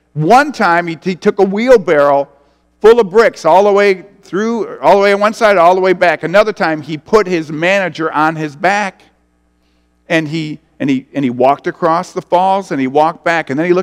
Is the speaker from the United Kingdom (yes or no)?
no; United States; I was raised in a Christian home. I was raised in America.